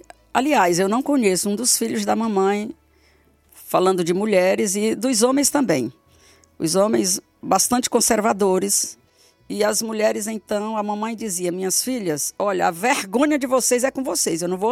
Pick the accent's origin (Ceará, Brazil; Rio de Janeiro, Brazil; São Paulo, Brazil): Ceará, Brazil; Crateús; nós somos naturais de Crateús